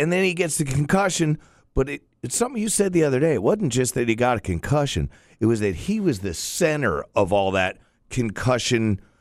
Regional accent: Florida, United States; born there; Everybody thinks I'm from California.

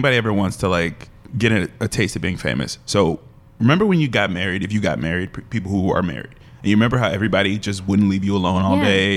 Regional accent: Chicago, Illinois, United States; I was born in 1985. Yep. I am a product of the 90s Bulls. I'm from Chicago.

